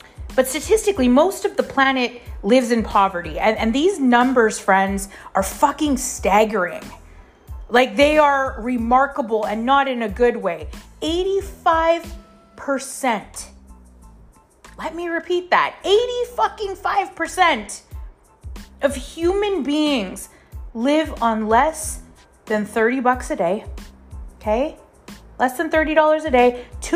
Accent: Canada; I'm a Canadian.

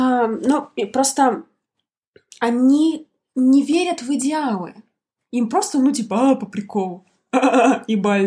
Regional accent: Siberia, Russia; мы миллениалы, мы сибиряки

